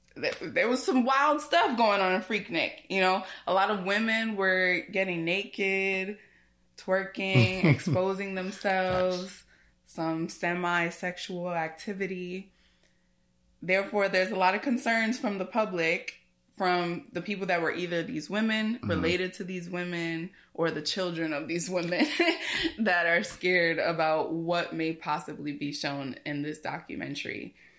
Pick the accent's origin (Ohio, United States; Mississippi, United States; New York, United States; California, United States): New York, United States; Bronx; I'm from the Bronx, you know?